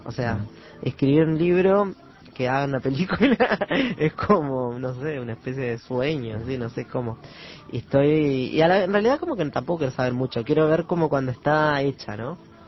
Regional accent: Tacuarembó, Uruguay; Sí, soy de ahí.

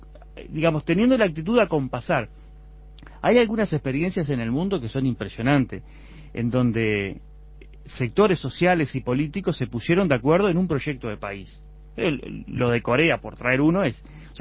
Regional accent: Uruguay; somos uruguayos

